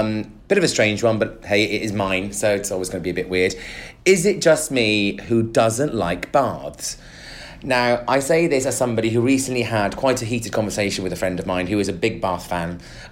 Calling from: Nigeria; although I'm currently not in the UK, I'm listening from Nigeria and consider myself to be your biggest Nigerian fan.

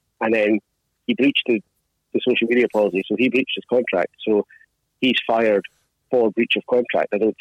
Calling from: Scotland, United Kingdom; From Fife.

